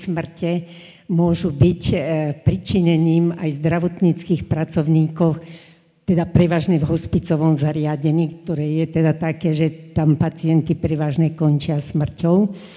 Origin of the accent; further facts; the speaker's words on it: Trnava, Trnava Region, Slovakia; Som z Trnavy, kde hospic len budujeme.